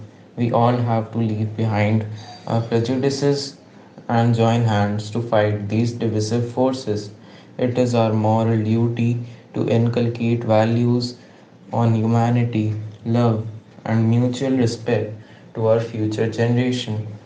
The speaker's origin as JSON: {"language": "English", "country": "India", "second_language": "English", "said": "from India"}